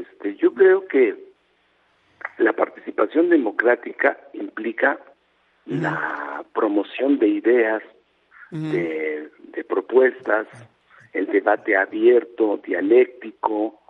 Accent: Mexico; sin un reconocimiento como ciudadano, como mexicano, es un gran presidente

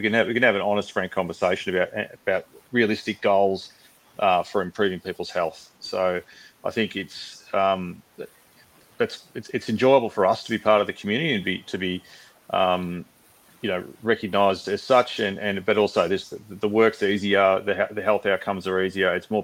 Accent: Yallambie, Victoria, Australia; I grew up in Yulambi, lived in McLeod and Watsonia. I went to Yulambi Primary and Parade and Loyola.

